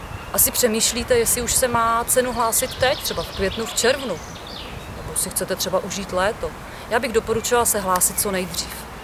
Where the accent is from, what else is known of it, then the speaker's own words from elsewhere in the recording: Vysočina Region, Czechia; also born or lived in Plzeň, Czechia; Já třeba konkrétně jsem taky z Vysočiny, studovala jsem v Plzni, pak jsem nějakou dobu zůstala, pak jsem se vrátila na Vysočinu.